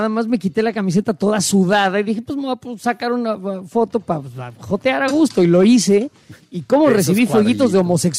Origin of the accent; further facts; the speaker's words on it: Mexico; como aquí somos todos mexicanos en esta casa